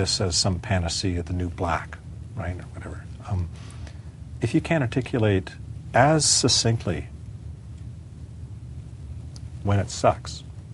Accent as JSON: {"language": "English", "country": "Canada", "said": "And being a Canadian."}